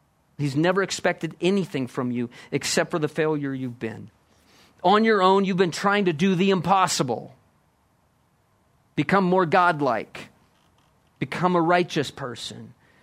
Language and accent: English; Iowa, United States; You know, I grew up in Iowa. I'd be curious to know, when I say Iowa, what comes to your mind?